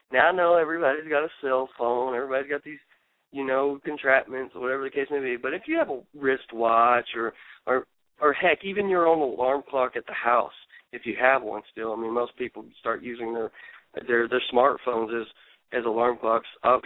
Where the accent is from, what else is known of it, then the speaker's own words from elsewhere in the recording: Texas, United States; You know, heck, we're from Texas. I mean, Southern hospitality is massively huge with us.